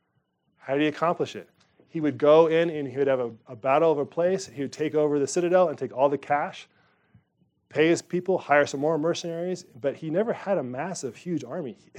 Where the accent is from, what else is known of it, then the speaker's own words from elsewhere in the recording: United States; I think as an American at the time, for me, it's hard to grasp like the span of it.